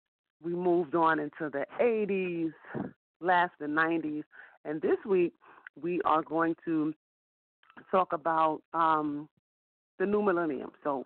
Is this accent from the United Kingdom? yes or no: no; New York City, New York, United States; we're from New York, we're New Yorkers, and, you know, we celebrate Fashion Week hard in September. It's a very, very big thing in New York City in September.